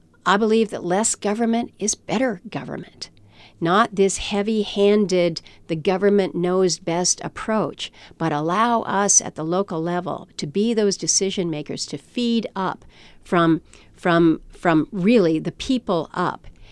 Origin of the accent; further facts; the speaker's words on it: Alaska, United States; I'm born and raised in Alaska. I'm not going anywhere.